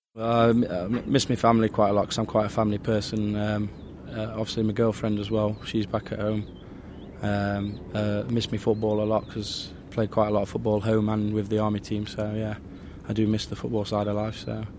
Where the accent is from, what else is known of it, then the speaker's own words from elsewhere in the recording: Mansfield, East Midlands, United Kingdom; It's Lance Corporal … 23. I'm from Mansfield in Nottingham.